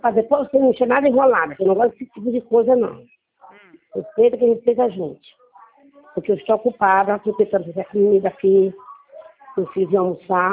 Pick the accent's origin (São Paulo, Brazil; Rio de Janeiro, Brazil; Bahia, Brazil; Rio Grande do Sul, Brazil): São Paulo, Brazil; Eu sou de São Paulo, eu moro em São Paulo.